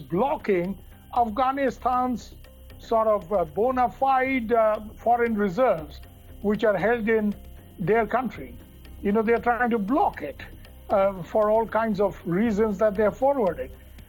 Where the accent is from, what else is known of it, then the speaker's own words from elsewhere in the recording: India; from India